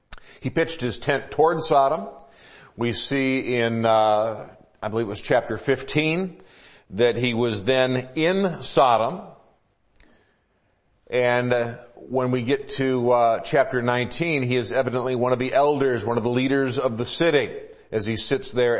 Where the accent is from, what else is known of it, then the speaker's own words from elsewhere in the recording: Midwest, United States; also born or lived in South; now in Washington, United States; I grew up in the Midwest, I lived in the South, and then I've been out here for 30 years.